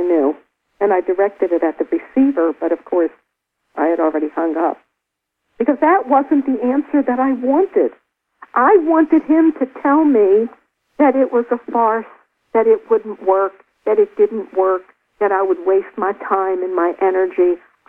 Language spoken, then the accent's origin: English; Baltimore, Maryland, United States; growing up in Baltimore, you have gravy on top of the French fries